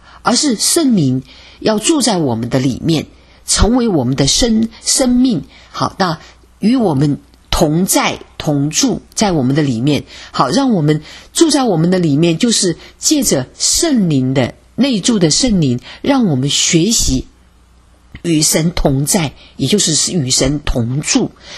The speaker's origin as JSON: {"language": "Chinese", "country": "China", "said": "我们中国人里面重男轻女非常严重。"}